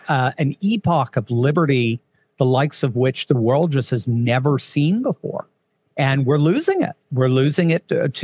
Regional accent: Connecticut, United States; Whereas I grew up in Connecticut, I don't even know if you can buy Glocks anymore up in Connecticut, for heaven's sake.

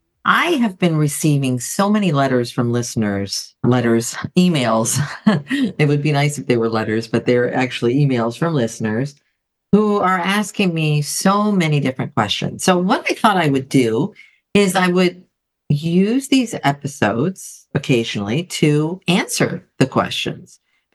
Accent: Athens, Attica, Greece; I grew up in Athens, Greece, and I went to an American school. And for the middle school period of my life, I went to a Catholic school in Greece.

